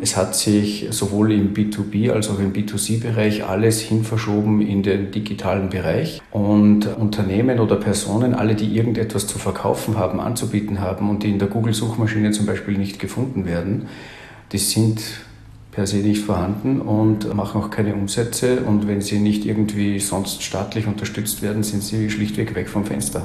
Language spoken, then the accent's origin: German; Salzburg, Austria; born there; now in Carinthia, Austria; bei mir ist unschwer herauszuhören, dass ich Österreicher bin, gebürtiger Salzburger, jetzt aber in Kärnten lebe